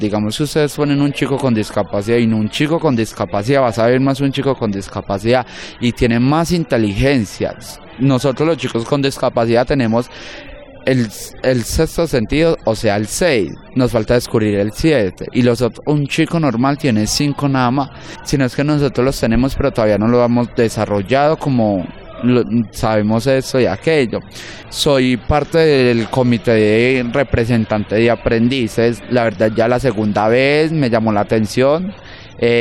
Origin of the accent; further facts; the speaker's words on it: Yarumal, Antioquia, Colombia; born there; yo nací en Yarumal, estuvimos viviendo un tiempo por allá